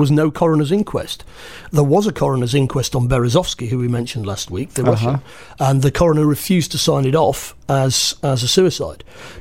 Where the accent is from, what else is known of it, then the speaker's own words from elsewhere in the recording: England, United Kingdom; Because I'm English, I'm ambivalent about it